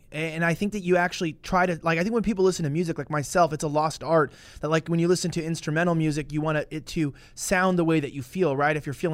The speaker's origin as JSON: {"language": "English", "town": "Hollywood", "region": "California", "country": "United States", "said": "I'm from Hollywood, so I know what people do in Hollywood to get where they are."}